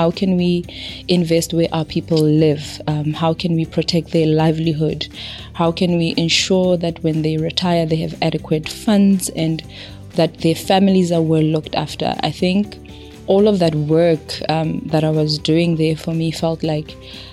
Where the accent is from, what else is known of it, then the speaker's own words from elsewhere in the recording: Soweto, Gauteng, South Africa; I'm originally from Soweto, which is a large township in Johannesburg, South Africa.